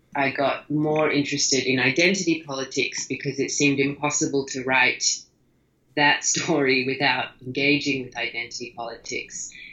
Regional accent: Australia; now in United States; I never wanted to lose my accent, but they just creep in.

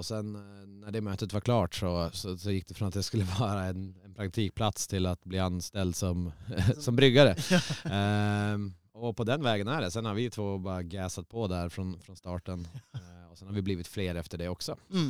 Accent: Boden, Norrbotten County, Sweden; also born or lived in Oslo; jag bodde i Oslo 8 år och innan jag bodde i Oslo så har jag är inte från Åre utan jag kommer från norra Sverige långt uppe i Boden, litet ställe där uppe. Mm. Men Åre var liksom det första stället jag flyttade till direkt efter jag gick ut gymnasiet, vidaregående.

